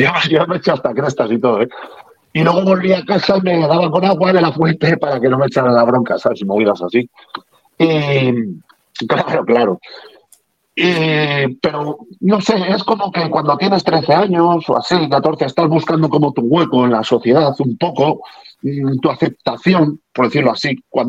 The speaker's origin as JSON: {"language": "Spanish", "town": "Salamanca", "region": "Castile and León", "country": "Spain", "said": "imagínate a Salamanca, vienen todavía con un poquito, que yo soy de Salamanca, venían con un poquito más de retraso."}